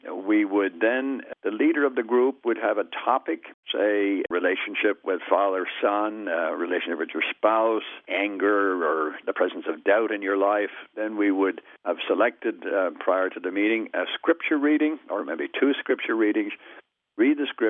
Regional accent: Ireland; I'm a regular practicing Catholic. I grew up in Ireland in the 40s, 50s.

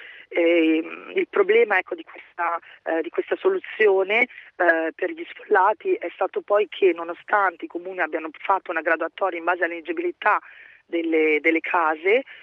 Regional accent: Modena, Emilia-Romagna, Italy; io sono originaria di Modena, quindi comunque ecco, in Emilia da sempre

